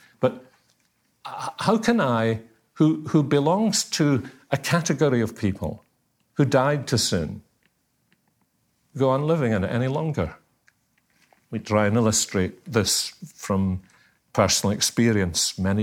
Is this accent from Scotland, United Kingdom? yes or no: yes; Scotland, United Kingdom; Well, I'm Scottish.